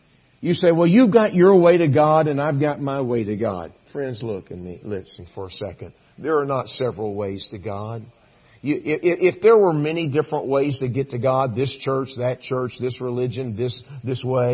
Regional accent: Texas, United States; I'm from Texas. I live in Texas. I always say that kind of hesitatingly because I'm rarely at home, but that's where my address is. I'm a Texan. I grew up there.

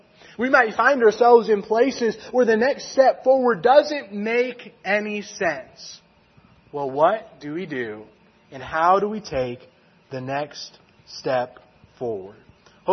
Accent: Fresno, California, United States; growing up in Fresno, California, we never once had a snow day. There was never a day in my life in California where it snowed where I lived.

